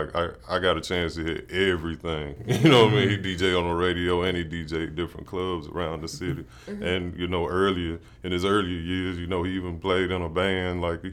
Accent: Florence, Alabama, United States; Yeah, born and raised in Florence.

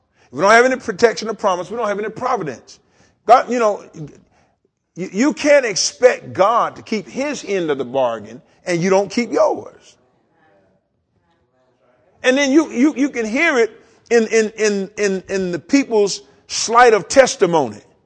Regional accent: the South, United States; I grew up in the South. My grandmother had a big old hot tub that she used to put out in the backyard

